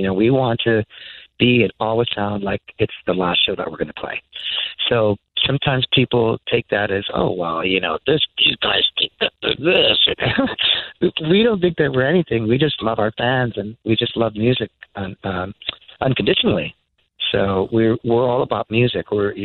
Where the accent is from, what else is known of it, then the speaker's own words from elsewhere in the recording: Montebello, California, United States; and I grew up in Montebello, California. Actually, that's where I grew up at. So Montebello is always known for you know, the old school punk rock scene